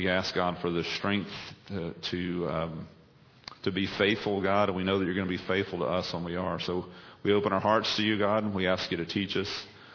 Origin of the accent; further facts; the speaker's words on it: United States; So I know I'm an American. I love our country, and I wish it would last.